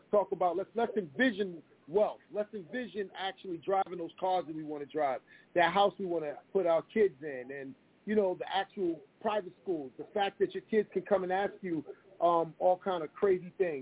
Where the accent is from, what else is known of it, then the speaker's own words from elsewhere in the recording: Bronx, New York, United States; If you articulate and growing up in the Bronx, oh, you talking like a white person.